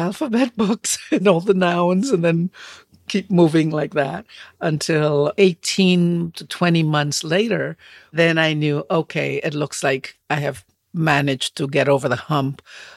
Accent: Puerto Rico; now in United States; because I live in the United States that it is like it's a different person. Yeah. So that sense that I'm coming from Puerto Rico, just being on that plane, I became someone different.

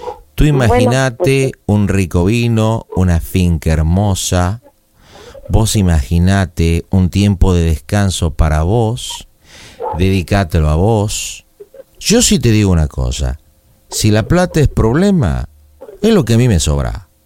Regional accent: Buenos Aires, Argentina; Yo nací en Buenos Aires, soy porteño.

